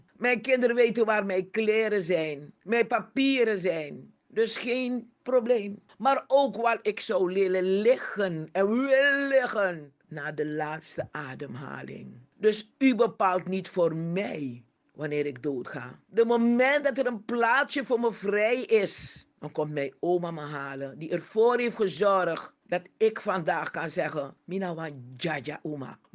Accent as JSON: {"language": "Dutch", "country": "Suriname", "tie": "born there", "said": "Suriname, mijn geboorteland. Een land waarop ik trots ben."}